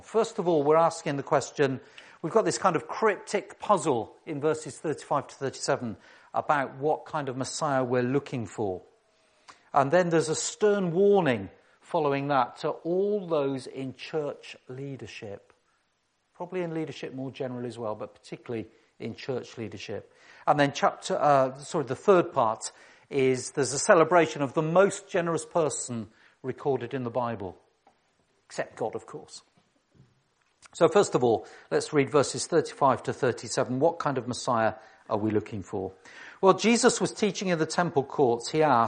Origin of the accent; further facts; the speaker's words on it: South West England, United Kingdom; I'm from Gloucestershire. I know what you think of us, okay?